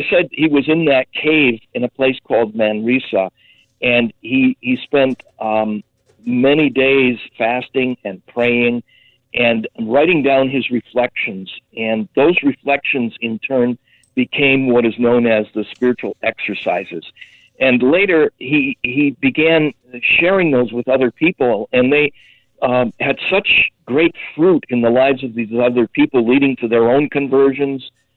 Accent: Milwaukee, Wisconsin, United States; because I'm going to be moving back to my hometown of Milwaukee in Wisconsin

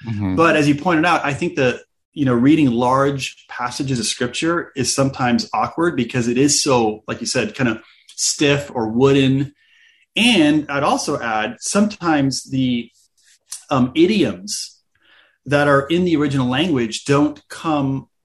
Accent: United States; even though I'm Middle Eastern in culture, in a sense, I grew up mostly in the United States.

